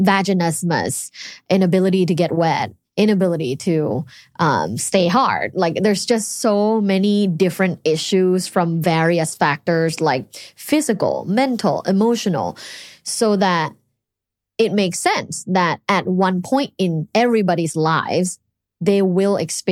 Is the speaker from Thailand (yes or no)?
yes; Thailand; English is a second language; So I grew up in Thailand and I went to an all-girls Catholic school.